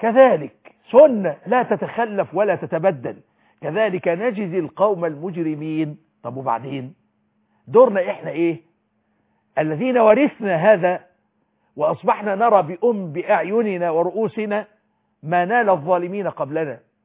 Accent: Egypt

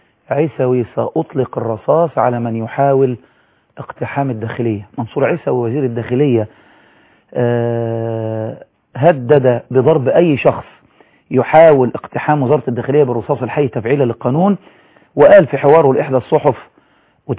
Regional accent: Egypt; احنا عندنا في مصر

